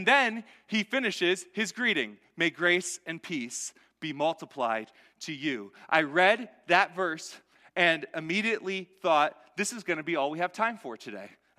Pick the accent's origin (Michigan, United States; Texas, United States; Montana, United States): Michigan, United States; moved away; So you might view me as an exile from the Midwest, okay? Because I grew up in Michigan, right? And it's been 17 years, right? 17 years since I've really lived in Michigan.